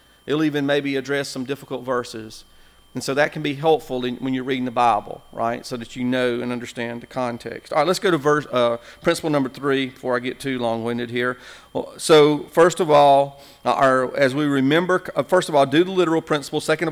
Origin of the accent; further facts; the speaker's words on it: Whitmire, South Carolina, United States; And so I grew up in Whitmire.